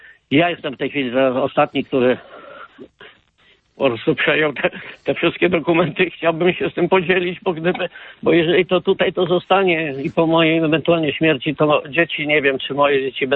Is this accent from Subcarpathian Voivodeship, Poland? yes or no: no; Bydgoszcz, Kuyavian-Pomeranian Voivodeship, Poland; ja pochodzę z Bydgoszczy.